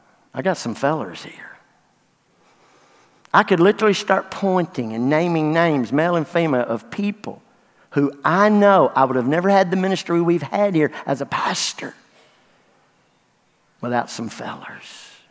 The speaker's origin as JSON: {"language": "English", "town": "Dexter", "country": "United States", "tie": "born or raised there", "said": "I was raised in Dexter. Now, when I say raised in Dexter, in the suburbs of Dexter. But I am proud to be from Dexter."}